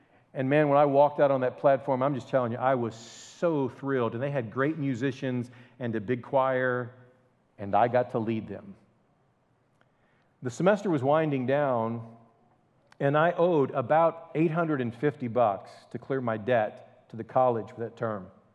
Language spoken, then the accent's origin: English; Illinois, United States; Westview Baptist Church in Belleville, Illinois. It was pretty close to my hometown.